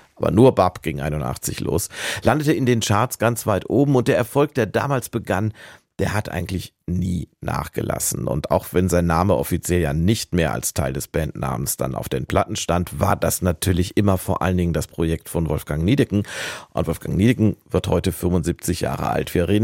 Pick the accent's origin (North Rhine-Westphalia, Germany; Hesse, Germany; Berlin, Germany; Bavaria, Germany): North Rhine-Westphalia, Germany; Duisburg; ich bin ja kein Kölner, Ruhrgebiet ist anders, aber ich saß damals in Duisburg, war so 12, 13